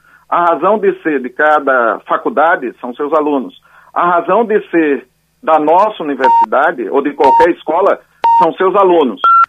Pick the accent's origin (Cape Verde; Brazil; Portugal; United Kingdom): Brazil; Alagoas; Eu sou natural de Alagoas